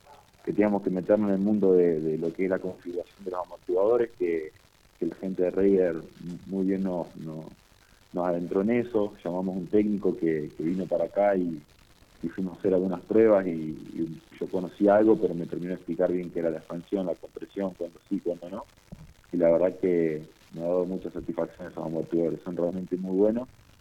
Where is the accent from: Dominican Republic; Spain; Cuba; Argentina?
Argentina; Cipolletti, Río Negro; now in General Roca, Argentina; vivo en General Roca, Río Negro, criado acá en la zona por Cipolletti, también un pueblo cercano